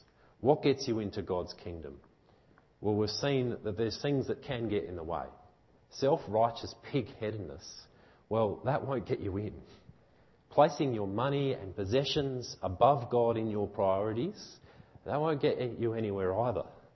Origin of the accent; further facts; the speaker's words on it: Australia; I think generally, as an Australian, you have to do something to win that privilege.